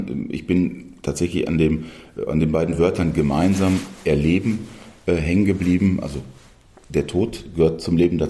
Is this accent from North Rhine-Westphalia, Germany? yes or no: yes; Datteln, North Rhine-Westphalia, Germany; ich komme jetzt eher aus Datteln, Erkenschwick, ehemalige Zechenstätte